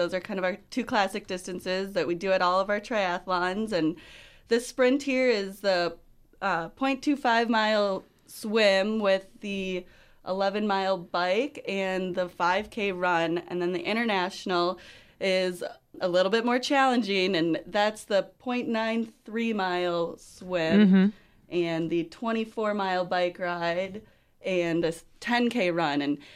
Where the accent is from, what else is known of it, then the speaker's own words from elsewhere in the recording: Minnesota, United States; with Lifetime Tri, and like you said, I'm from the Twin Cities